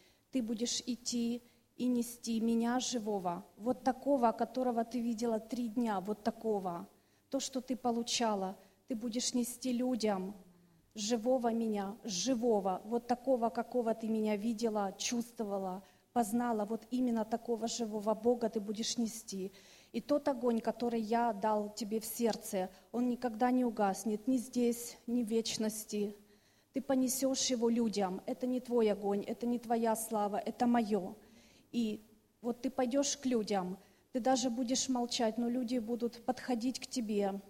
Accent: Kyiv, Ukraine; now in Czech Republic; я из Киева, но живу сейчас в Чехии.

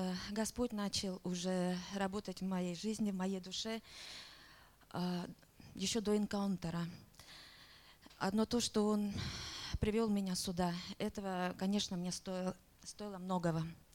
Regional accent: Russia; я из России. Сейчас живу в Ласкала.

